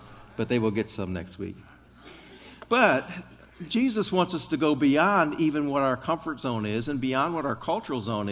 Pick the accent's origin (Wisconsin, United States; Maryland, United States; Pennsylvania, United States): Maryland, United States; moved away as an adult; now in Texas, United States; Karen and I came from Maryland. We lived our first almost 28 years or so in Maryland, and then came to Texas.